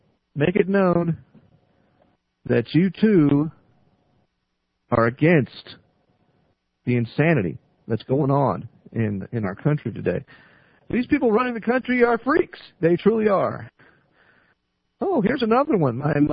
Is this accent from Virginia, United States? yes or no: yes; Virginia, United States; See, I'm from Virginia